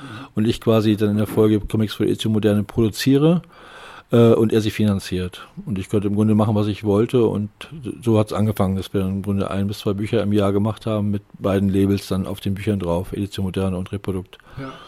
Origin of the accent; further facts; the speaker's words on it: Lübeck, Schleswig-Holstein, Germany; Ich bin in Lübeck geboren und Lübeck aufgewachsen und habe in Hamburg studiert und visuelle Kommunikation studiert in Hamburg in den 80er Jahren.